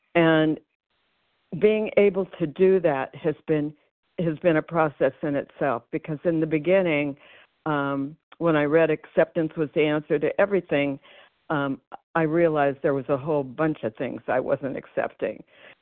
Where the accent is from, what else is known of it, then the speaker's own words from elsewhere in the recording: Arizona, United States; I'm from Arizona.